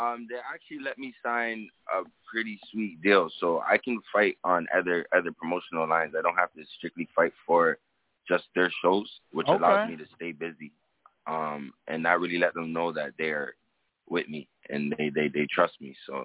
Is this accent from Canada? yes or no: yes; Canada; Yeah, I live in Canada. I'm born and raised in Canada, and like, as far as moving around, I'm able to go.